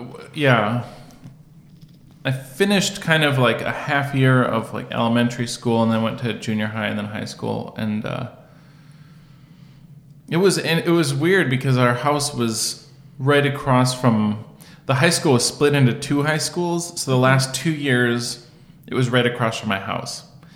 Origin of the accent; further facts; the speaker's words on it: Minnesota, United States; also born or lived in Sheffield Lake, Ohio; So I kind of felt like I grew up in Minneapolis, but I do have fond memories of Sheffield Lake, Ohio.